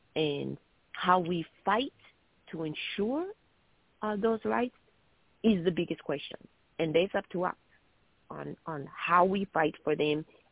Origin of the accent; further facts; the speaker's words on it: Missouri, United States; I grew up in Missouri, as I think I've told you guys this before.